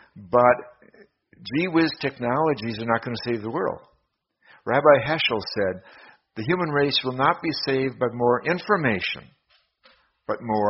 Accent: Madison, Wisconsin, United States; And my father had been football coach at the University of Wisconsin. I grew up in Madison, Wisconsin.

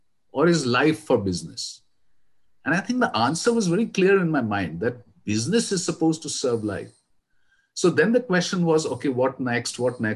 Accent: Srinagar, Jammu and Kashmir, India; as a young boy growing up in Kashmir, in Srinagar.

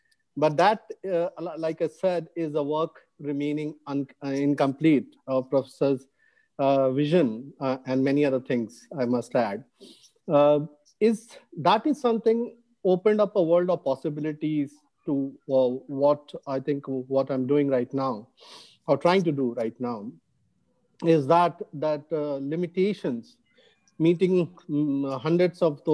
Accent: Uttar Pradesh, India; also born or lived in Kanpur; While I was born in Kanpur, I grew up in very, very small towns of Uttar Pradesh in different places.

